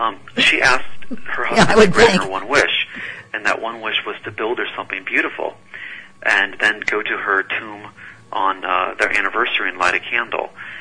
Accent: Des Moines, Iowa, United States; It's always fun to get back to Iowa. I grew up in Des Moines and spent some summers up at Okoboji and doing all that. And I love Iowa.

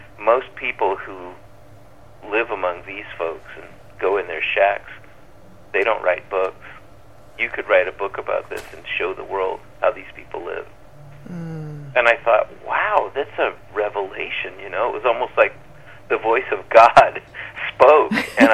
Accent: Tijuana, Baja California, Mexico; He said, where are you from? I said, Tijuana.

